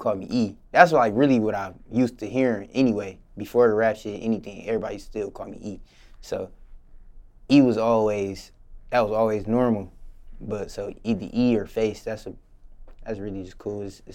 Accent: Flint, Michigan, United States; Flint. I was born in Flint. And for Flint people, I was born on the north side by Don Donuts.

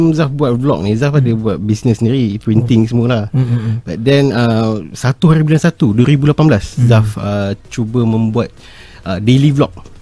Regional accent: Port Dickson, Negeri Sembilan, Malaysia; Saya dari Port Dickson.

